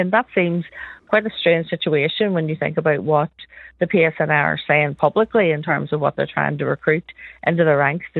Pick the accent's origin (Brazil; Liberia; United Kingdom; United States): United Kingdom; Belfast, Northern Ireland; I come from a very nationalist community. I come from West Belfast